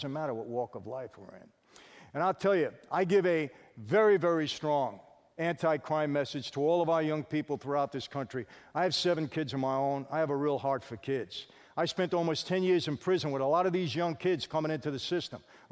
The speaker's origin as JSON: {"language": "English", "town": "Brooklyn", "region": "New York", "country": "United States", "tie": "born or raised there", "also_born_or_lived": "Long Island", "said": "when I was growing up in Brooklyn and then Long Island"}